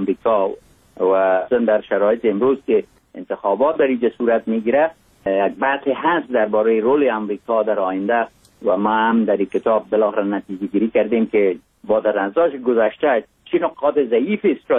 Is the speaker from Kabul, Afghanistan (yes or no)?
no; Mazar-i-Sharif, Balkh, Afghanistan; born there; از یک جای مثل مزار شریف که در اونجا متولد شدم